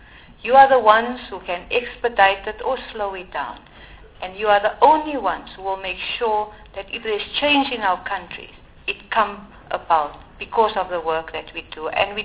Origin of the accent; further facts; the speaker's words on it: South Africa; I'm now just talking as a South African, a normal South African